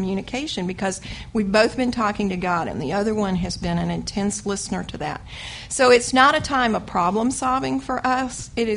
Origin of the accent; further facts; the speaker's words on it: El Paso, Texas, United States; And James and I was from El Paso, and we would drive from here to El Paso straight through.